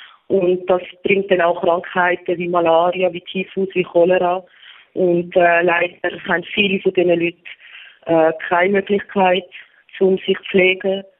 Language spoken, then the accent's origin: German; Switzerland; moved away as an adult; also born or lived in Scotland / Dubai; now in Africa; Die Schweiz ist meine Heimat. Ich werde die Schweiz nie vergessen. Die Schweiz ist wo meine Familie ist, wo meine Freunde sind.